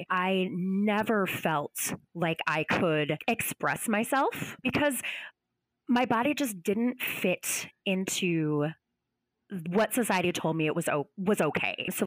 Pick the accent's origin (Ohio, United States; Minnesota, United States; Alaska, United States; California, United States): Minnesota, United States; It's called the Twin Cities. I'm from Minnesota.